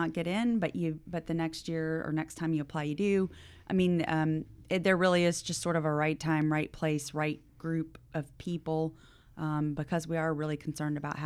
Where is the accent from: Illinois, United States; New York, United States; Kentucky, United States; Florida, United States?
Florida, United States; Tallahassee; I grew up in Tallahassee. My parents are still in the house I lived in on Marion Avenue over in Benton Hills. I went to school at all the schools along Miccosukee, Kate Sullivan, Cobb, Leon.